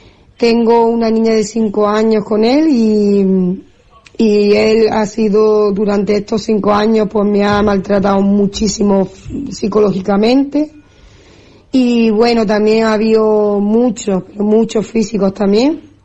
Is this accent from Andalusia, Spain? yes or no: yes; Andalusia, Spain; moved away as an adult; now in Fuerteventura, Spain; tengo 36 años, soy andaluza pero resido en Fuerteventura. Quería contar un poco mi historia. Hace como... llevo 6 años aquí en Fuerteventura